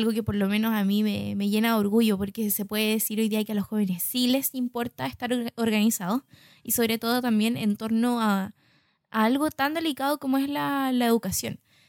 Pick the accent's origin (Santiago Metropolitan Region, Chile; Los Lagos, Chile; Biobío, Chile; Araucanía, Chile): Los Lagos, Chile; Osorno; vine también acá a montar a Osorno, mi ciudad natal.